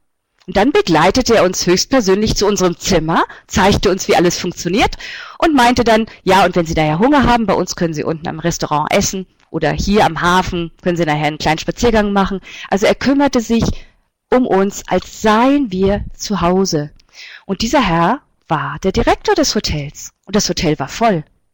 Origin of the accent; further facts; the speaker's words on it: Germany; Ich bin Deutsche, ich habe auch deutsche Eltern.